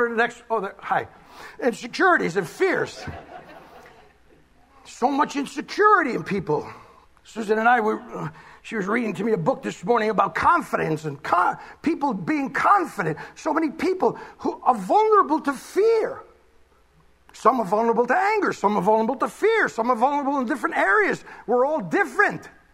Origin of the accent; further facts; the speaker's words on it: Bronx, New York, United States; I come from the Bronx. Hey, I'm a hood.